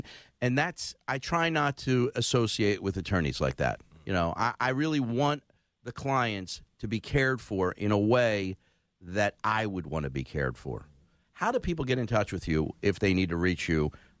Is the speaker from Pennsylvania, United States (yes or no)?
yes; Philadelphia, Pennsylvania, United States; I was a kid from the Oxford Circle, and as a guy whose parents were disabled